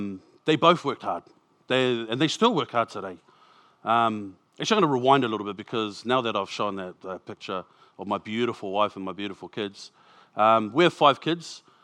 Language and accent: English; Grey Lynn, Auckland, New Zealand; I grew up in Grey Lynn. So born in New Zealand, Aotearoa, to Samoan parents. Both of them had come from Samoa. So we grew up in Grey Lynn.